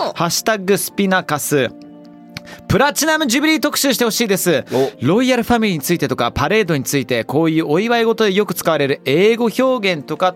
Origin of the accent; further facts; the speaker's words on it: United Kingdom; やっぱりその父親がイギリス人でイギリスで育った僕からすると